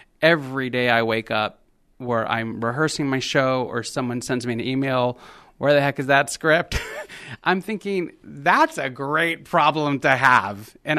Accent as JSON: {"language": "English", "town": "San Antonio", "region": "Texas", "country": "United States", "said": "I'm from San Antonio. I will never not be from San Antonio. And so every bit of my work is peppered with those references, that background history that I have."}